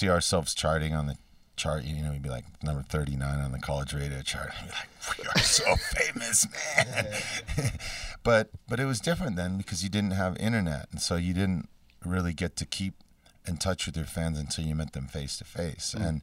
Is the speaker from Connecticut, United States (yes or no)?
no; Davis, California, United States; now in San Francisco, United States; I grew up in Davis, California